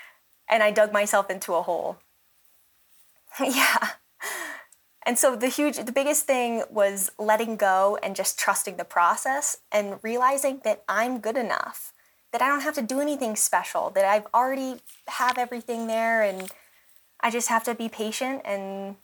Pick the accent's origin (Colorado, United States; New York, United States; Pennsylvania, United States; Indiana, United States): Colorado, United States; Vail; born there; it was an altitude race, and I was born in Vail. I went to college here in Boulder